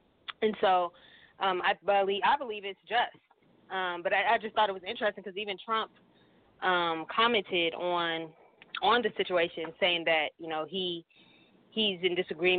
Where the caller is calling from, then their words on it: Dallas, Texas, United States; From Dallas, Texas.